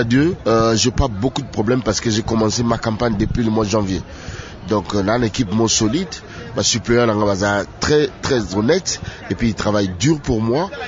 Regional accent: Lemba, Kinshasa, DR Congo; also born or lived in Moamba; Je suis natif de Moamba, né et grandi na Lemba.

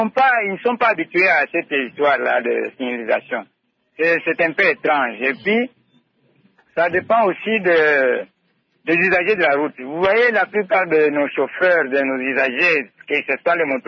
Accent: Lubumbashi, Haut-Katanga, DR Congo; Moi, qui vous parle ici, j'ai grandi à Lubumbashi.

